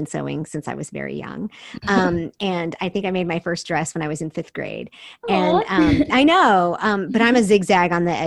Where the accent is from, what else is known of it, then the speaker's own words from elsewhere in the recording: South Korea; growing up in Korea, we had Konglish, so I totally understand.